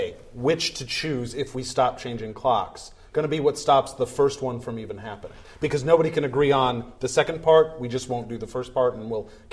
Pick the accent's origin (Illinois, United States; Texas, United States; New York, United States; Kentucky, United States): Illinois, United States; Chicago; As a Chicagoan, moving here to Eastern time, that was maybe the biggest adjustment I had to make to being on Eastern.